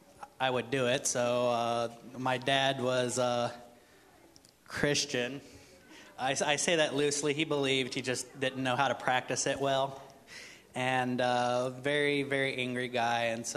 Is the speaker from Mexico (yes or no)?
yes; Mexico; moved away as an adult; So I'm originally from Mexico, been living here about 6 years.